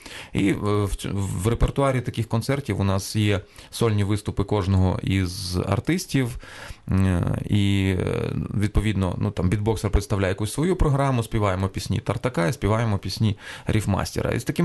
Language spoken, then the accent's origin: Ukrainian; Lutsk, Volyn Oblast, Ukraine; Я просто зараз уже там майже 4 роки живу в Луцьку переважно. Це моє рідне місто.